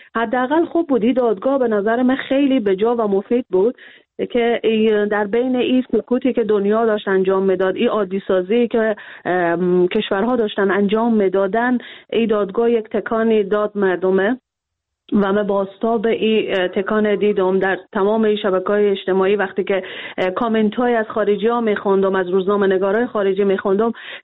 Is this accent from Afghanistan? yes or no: yes; Afghanistan; ما بالاخره از افغانستان هستیم و سنت‌های خود داریم